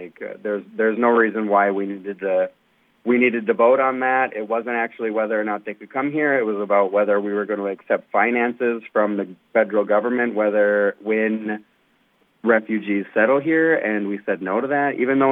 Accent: Minnesota, United States; I've lived in Beltrami County, probably about 2 or 3 years now, but I'm from the area. I grew up on the Leech Lake Reservation.

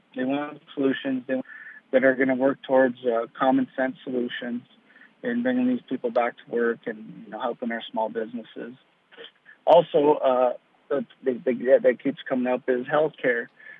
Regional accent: Strawberry Lake, Minnesota, United States; I am born and raised in the area, and I am originally from Strawberry Lake on White Earth Reservation for White Earth Nation. And so I grew up in this area for a while there.

